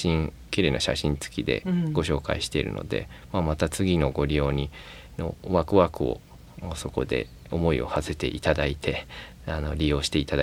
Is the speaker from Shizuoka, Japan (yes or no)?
yes; Shizuoka, Japan; 自分は静岡で生まれ育ってこういう性格とか考え方なんだなっていうのをすごく感じますね。